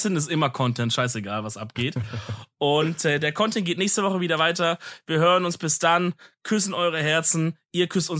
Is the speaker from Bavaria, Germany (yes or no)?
no; Baden-Württemberg, Germany; Ja, und ich als Schwabe sag halt